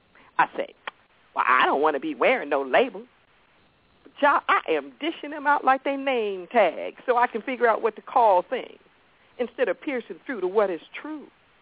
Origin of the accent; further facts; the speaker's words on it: Los Angeles, California, United States; You know, I'm from the Crenshaw district of Los Angeles